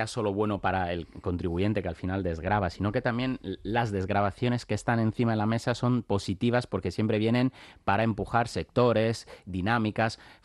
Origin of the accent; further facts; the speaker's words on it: Italy; now in Spain; aquí estamos en España, pero y estaba en el caso mío, personalmente, que siendo italiano